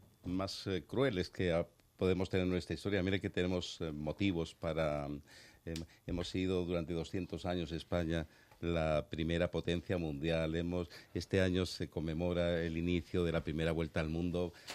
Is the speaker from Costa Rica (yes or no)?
no; Chile; now in Spain; Por mis padres emigraron a Chile cuando se casaron y yo soy de nacimiento, soy chileno, mis hermanos también, vamos, chileno, soy español, nacido en Chile.